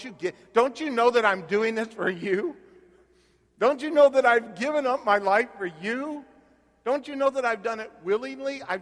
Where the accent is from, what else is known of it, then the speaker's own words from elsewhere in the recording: Phoenix, Arizona, United States; I go, yeah, I know. I'm from Phoenix.